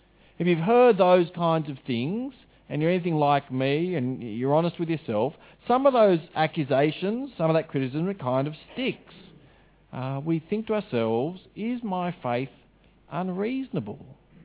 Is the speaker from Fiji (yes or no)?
yes; Fiji; We're not from Hawaii, we're from Fiji.